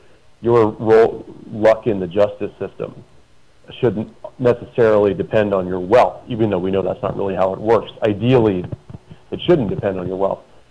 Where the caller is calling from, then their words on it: Arizona, United States; I'm actually calling in from Arizona.